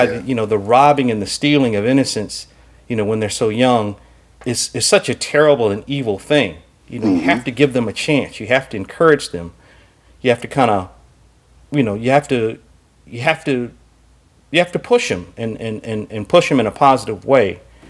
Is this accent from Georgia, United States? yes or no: yes; College Park, Georgia, United States; also born or lived in Chicago; I was young. And we moved from Chicago to the Atlanta area, specifically College Park.